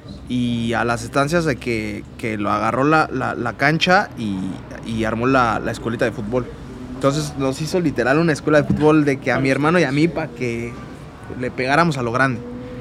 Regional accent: Satélite, State of Mexico, Mexico; Nosotros somos del Estado de México, de la ciudad de Satélite.

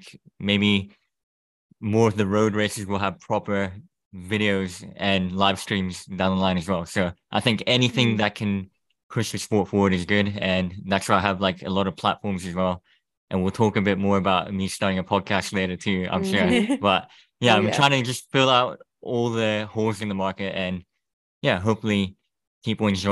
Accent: Thailand; I grew up in Thailand. I'm Japanese though, so I've been quite international

